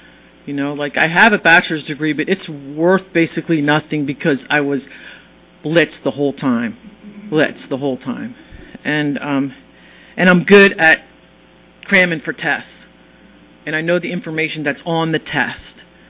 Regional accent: United States; I'm from the Philly and Jersey area

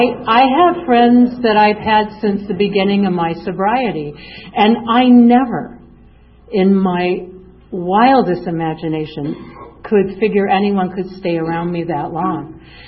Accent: Lansing, Michigan, United States; born there; I was born in Lansing, Michigan. You have to be born somewhere, right?

